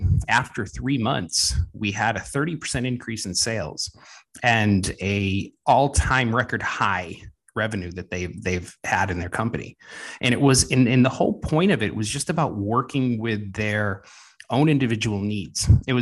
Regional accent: New England, United States; now in Southern California, United States; But I come from the East Coast, where New England, where we had all the seasons at one point, but we get back there every so often.

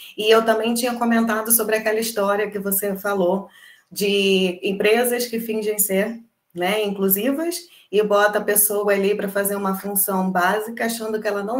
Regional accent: Brazil; Somos brasileiras e não desistimos.

